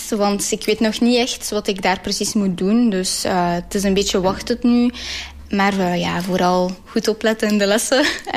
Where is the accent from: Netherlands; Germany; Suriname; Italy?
Italy; Sicily; now in Geraardsbergen, Belgium; ik ben Italiaans van Sicilië. En ik woon hier in Geraasbergen met mijn oudere zus en mijn oudere broer.